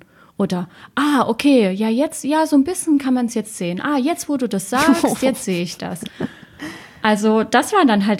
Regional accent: Germany; born there; Also ich bin im Jahre 88 geboren. Ich bin noch damals in der DDR geboren. Mein Vater ist ehemaliger Vertragsarbeiter. Meine Mutter ist Deutsche, sie kommt aus Sachsen.

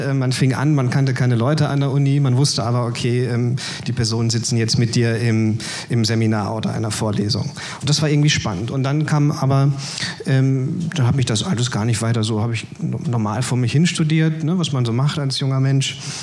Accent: Mülheim an der Ruhr, North Rhine-Westphalia, Germany; Und da bin ich dann also in meiner Heimatstadt Mülheim-Ruhr an die Partei herangetreten.

